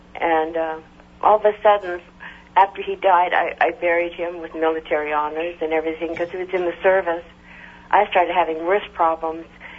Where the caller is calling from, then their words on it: Boynton Beach, Florida, United States; I'm from Boynton Beach, Florida, Mother.